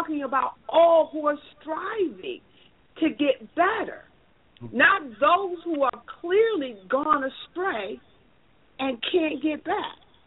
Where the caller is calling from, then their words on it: Cleveland, Ohio, United States; I'm calling from Cleveland, Ohio.